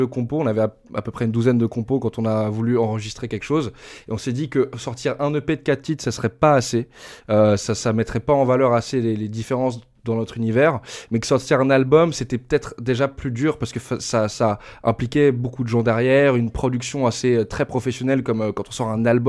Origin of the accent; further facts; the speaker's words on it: Paris, Île-de-France, France; Moi, je suis de Paris vraiment même.